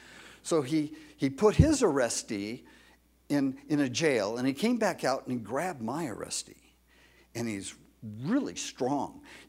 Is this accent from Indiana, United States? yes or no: no; California, United States; And even if I were to move there as a Californian to Hawaii, therefore I'm becoming a Hawaiian.